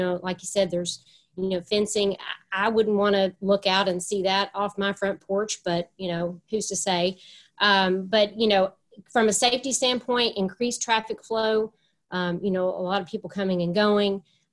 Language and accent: English; Tennessee, United States; We grew up in East Tennessee, so we're natives